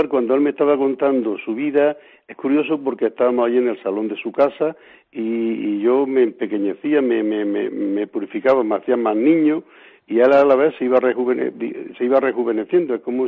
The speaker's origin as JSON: {"language": "Spanish", "town": "Villanueva del Duque", "region": "Andalusia", "country": "Spain", "said": "sobre la gente humilde de mi tierra, de los Pedroches, de Villanueva del Duque."}